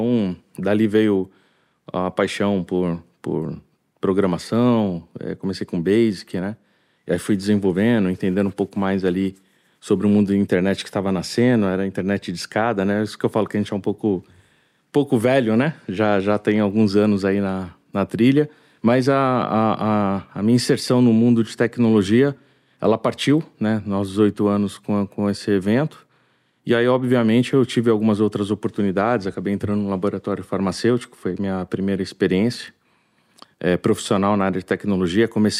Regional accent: São Paulo, Brazil; Eu fui criado na Coab 1, em Artur Alvim, conjunto habitacional.

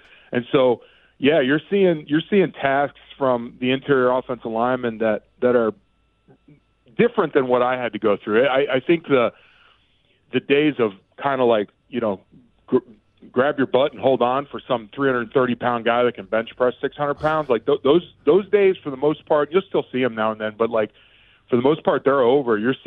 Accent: Florida, United States; growing up in South Florida, like, I mean, you played anything in the streets or on the city park

